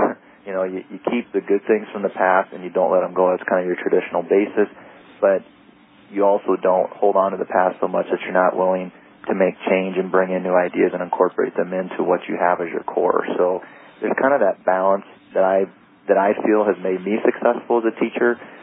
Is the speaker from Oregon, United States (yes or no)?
no; Iowa, United States; moved away; also born or lived in San Diego / Ventura; That was my initial stomping grounds when I moved from Iowa.